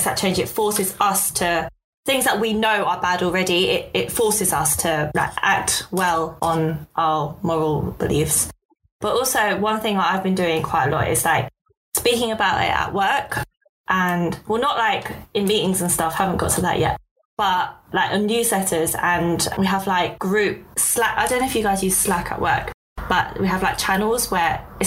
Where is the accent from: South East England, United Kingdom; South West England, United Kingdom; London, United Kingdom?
London, United Kingdom; accent: East London; I don't know why my East London accent's really coming out.